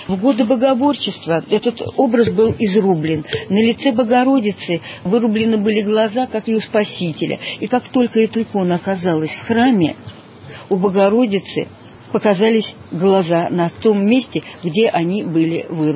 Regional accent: Arzamas, Nizhny Novgorod Oblast, Russia; Да, вот да, я уроженка города Арзамаса. Я родилась в городе Арзамасе

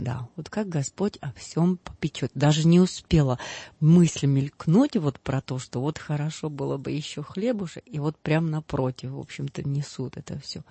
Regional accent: Czechia; я из Чехии.

